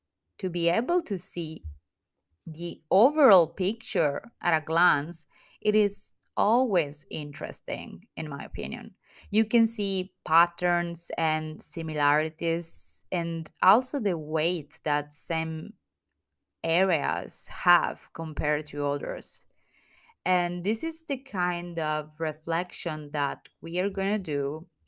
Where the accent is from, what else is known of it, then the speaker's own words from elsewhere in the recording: Italy; accent: Italian; English is a second language; I hope you can still understand me with my Italian accent.